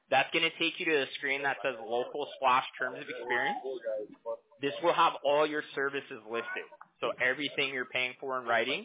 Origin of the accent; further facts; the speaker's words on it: Huntington Beach, California, United States; I'm from Huntington Beach out here in Orange County, and it's an amazing little town.